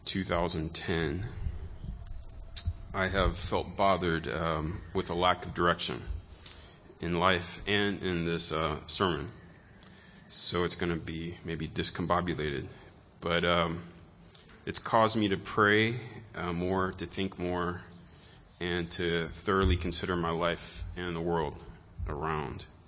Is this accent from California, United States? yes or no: no; Tampa, Florida, United States; Since I am from Florida, home of hurricanes, and from Tampa, specifically in Florida, which is the lightning capital of America